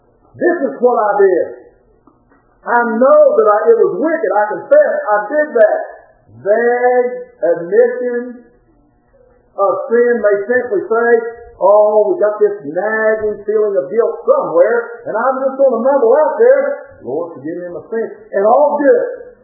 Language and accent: English; United States; but since I'm an American, I'm going to make this point. In America, you know what? We're pretty independent.